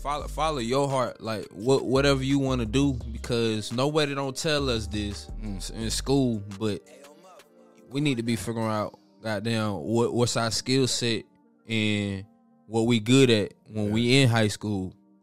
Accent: South Carolina, United States; I'm from Westbrook County. Westbrook County, South Carolina. Country, 843.

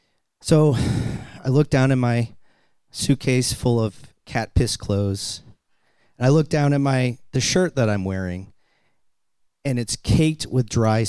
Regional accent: Boston, Massachusetts, United States; See, I'm a kid from Boston, and I grew up on welfare, and I actually ate government cheese.

